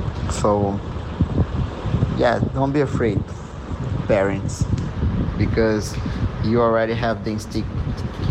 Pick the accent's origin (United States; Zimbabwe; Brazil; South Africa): Brazil; I'm from Brazil.